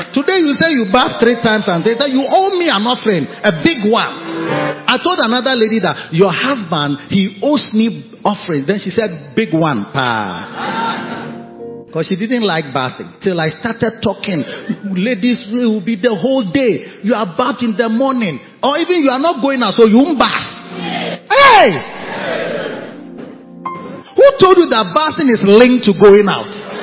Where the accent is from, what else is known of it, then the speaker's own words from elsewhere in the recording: Korle Bu, Greater Accra, Ghana; born there; I was born in Kolebu. Yes, local boy like me.